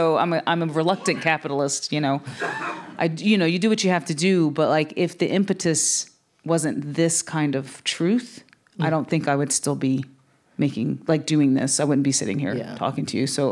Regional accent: North Carolina, United States; He's from the Piedmont of Italy, and I'm from the Piedmont of North Carolina.

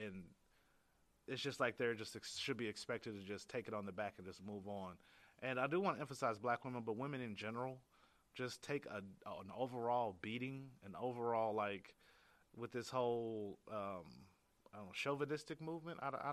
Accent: Cincinnati, Ohio, United States; 'Cause y'all know that I'm here from Cincinnati, Ohio.

